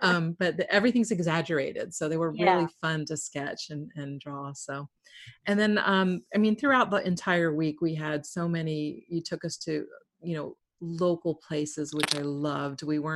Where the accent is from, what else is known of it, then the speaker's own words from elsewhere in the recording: San Diego, California, United States; I grew up in San Diego